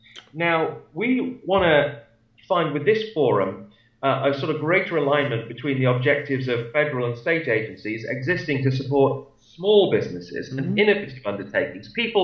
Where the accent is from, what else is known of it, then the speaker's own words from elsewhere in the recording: England, United Kingdom; now in United States; It reminds me, being English, of when I applied for my green card.